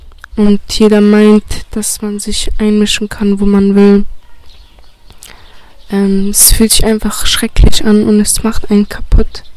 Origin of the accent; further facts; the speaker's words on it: Bosnia & Herzegovina; now in Freiburg, Germany; ich bin 17 Jahre alt. Ich komme aus Bosnien. Ich lebe in Freiburg in einem Flüchtlingsheim mit meinen 4 Geschwistern und meinen Eltern.